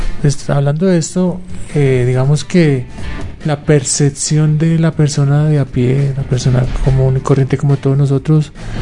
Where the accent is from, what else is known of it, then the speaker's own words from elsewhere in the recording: Colombia; nosotros como colombianos vivimos financiados.